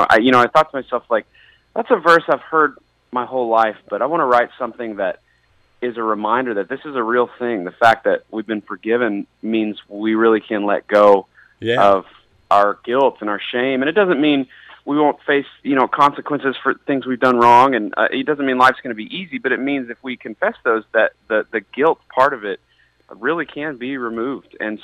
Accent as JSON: {"language": "English", "town": "Lubbock", "region": "Texas", "country": "United States", "tie": "born or raised there", "said": "Well, actually, I grew up in Lubbock, Texas, which is not even the Longhorns."}